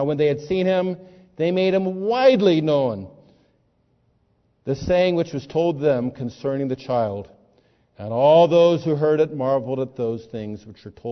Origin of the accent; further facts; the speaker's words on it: Berwyn, Illinois, United States; born there; In that sense, I was born in Berwyn, Illinois, for anybody that knows where Berwyn, Illinois is.